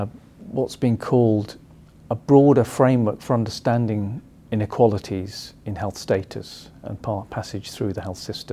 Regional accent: Kenya; born there; I'm also of Sikh Punjabi heritage. My parents were migrants. I was born in Kenya. They lived in Kenya for many years.

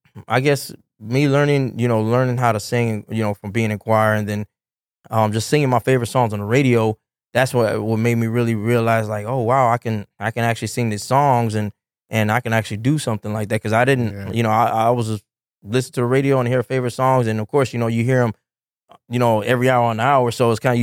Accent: Houston, Texas, United States; also born or lived in Chicago; I was born here in Houston. So I mean, I as a kid, I went back and forth.

